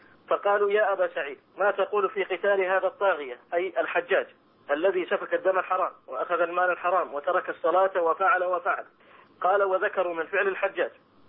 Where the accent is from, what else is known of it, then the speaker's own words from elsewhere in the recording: Jordan; أنا معك ابنك من الأردن يا فضيلة الشيخ